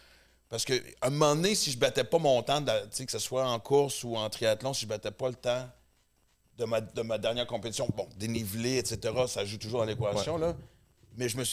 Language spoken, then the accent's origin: French; Western Canada, Canada; moi, j'ai grandi à l'Ouest canadien